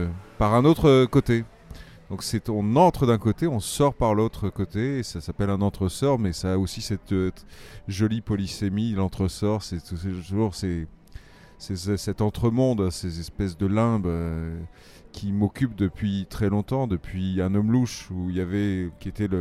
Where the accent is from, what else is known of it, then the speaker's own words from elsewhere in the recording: Auvergne, France; Moi, je suis auvergnat